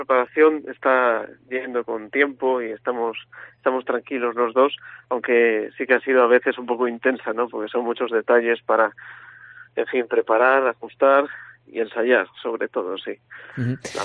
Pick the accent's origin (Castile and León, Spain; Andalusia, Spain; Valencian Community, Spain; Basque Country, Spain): Castile and León, Spain; Valladolid; Pues yo soy de Valladolid, natural de allí